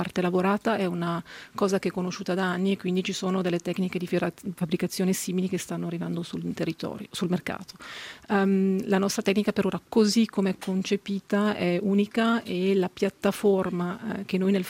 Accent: Lugano, Ticino, Switzerland; born there; also born or lived in Zurich; Sono originaria di attinenza, sono del Mendrisiotto, però sono nata in Lugano Campania e sono tornata a Lugano dopo un giro del mondo. Sì, effettivamente sono stata prima a Zurigo

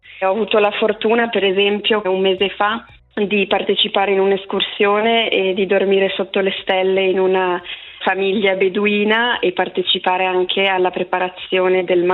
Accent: Capriasca, Ticino, Switzerland; Allora, sì, sono cresciuta in Capriasca

